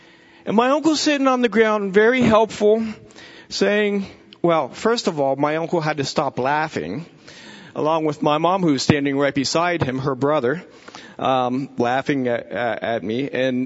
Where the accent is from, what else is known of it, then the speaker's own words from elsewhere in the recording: Pennsylvania, United States; now in Alaska, United States; I grew up in Pennsylvania. My mom grew up in Indiana, and all her family lived out in Indiana.